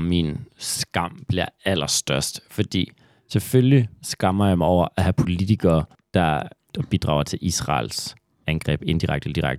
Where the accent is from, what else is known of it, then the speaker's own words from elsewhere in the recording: Aalborg, North Denmark Region, Denmark; til Aalborg, hvor jeg er fra, så er der meget færre tilbud.